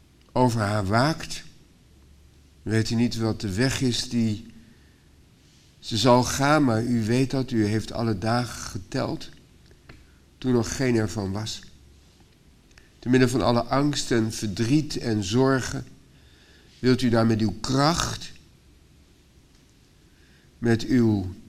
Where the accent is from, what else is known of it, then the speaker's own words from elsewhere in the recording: Delft, South Holland, Netherlands; En ook niet ritmisch, zoals op Urk doen en zoals Delft, waar ik vandaan kom.